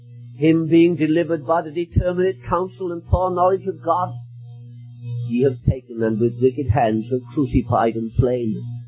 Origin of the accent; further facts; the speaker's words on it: United Kingdom; now in Cardiff, United Kingdom; I come from Great Britain, as you know. We live in Wales, Cardiff, Wales.